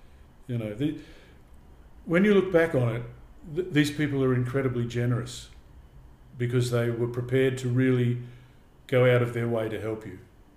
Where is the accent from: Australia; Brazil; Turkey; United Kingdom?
Australia; which I had, because I'm an Australian.